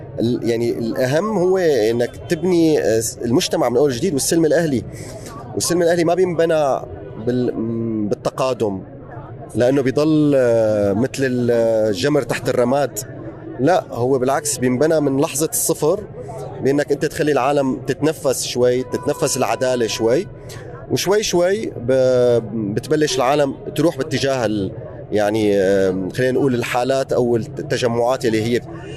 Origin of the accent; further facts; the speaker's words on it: Syria; أنا بالنسبة لي قبل ما أكون فنان أنا مواطن سوري، مواطن سوري والسوريين بيعنوا لي كتير، سوريين لأنه هن أهلي.